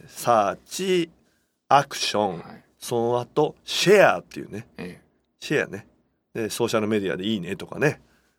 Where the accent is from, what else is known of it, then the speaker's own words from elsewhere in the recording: Nagoya, Aichi, Japan; まあ私名古屋ですけど、